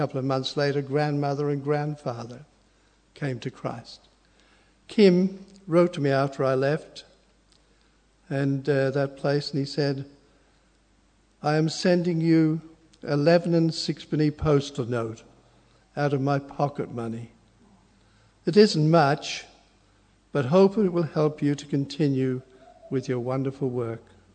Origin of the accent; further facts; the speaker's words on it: Ireland; I was brought up in Ireland.